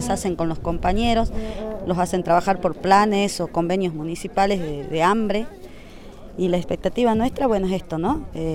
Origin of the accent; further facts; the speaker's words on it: San Salvador de Jujuy, Jujuy, Argentina; Venimos de San Salvador de Jujuy y, bueno, venimos con compañeros de La Puna, La Quebrada, El Ramal.